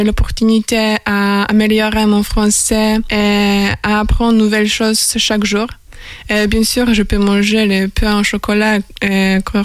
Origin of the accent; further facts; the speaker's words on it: Poland; French is a second language; now in Angers, France; Et ma ville natale se trouve au bord de la mer Baltique